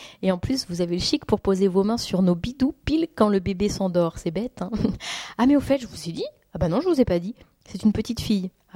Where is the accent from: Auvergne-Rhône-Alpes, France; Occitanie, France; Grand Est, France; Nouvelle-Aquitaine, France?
Nouvelle-Aquitaine, France; moi je suis originaire de Corrèze quand même.